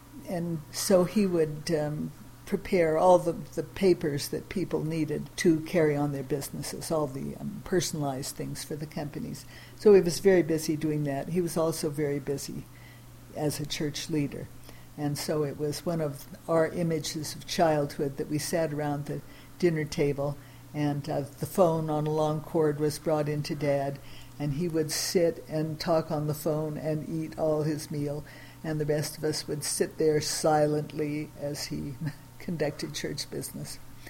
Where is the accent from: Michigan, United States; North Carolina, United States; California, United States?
California, United States; San Francisco; I figure that I had the ideal church rearing in San Francisco, California.